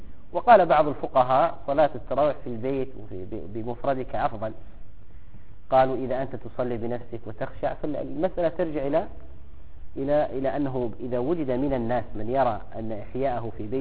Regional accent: Egypt; وهو موجود عندنا في مصر

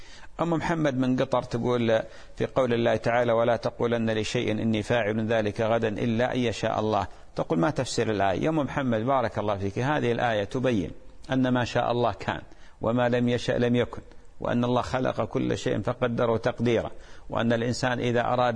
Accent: Iraq; هناك امرأة اتصلت بي من بلدنا العراق

